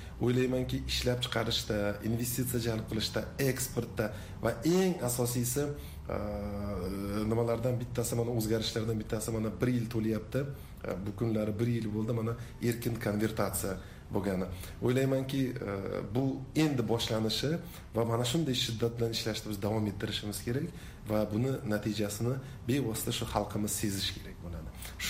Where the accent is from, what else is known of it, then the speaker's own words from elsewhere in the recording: Fergana, Fergana Region, Uzbekistan; Albatta, o'zim Farg'onalikman. Deb Farg'onada fermerlik ham qilganmiz.